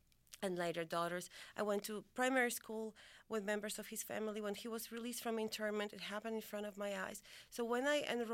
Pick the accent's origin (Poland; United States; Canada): Poland; Gdańsk, Pomeranian Voivodeship; I was born and raised in Gdańsk, the city of freedom.